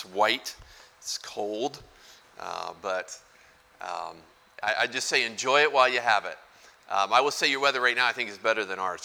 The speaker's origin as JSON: {"language": "English", "town": "Virginia Beach", "region": "Virginia", "country": "United States", "said": "Okay, I'm from Virginia Beach, cousin to the pastor"}